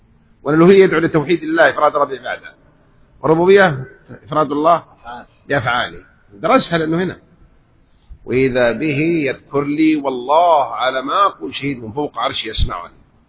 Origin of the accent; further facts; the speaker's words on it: Saudi Arabia; يدرسوه في المدارس عندنا في السعودية